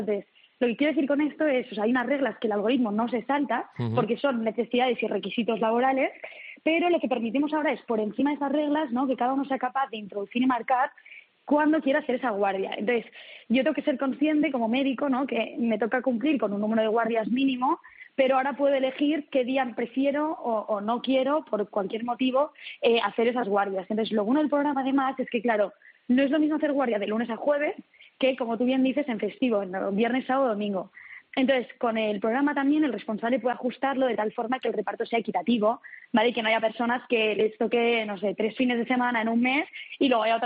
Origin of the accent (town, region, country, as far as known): Barcelona, Catalonia, Spain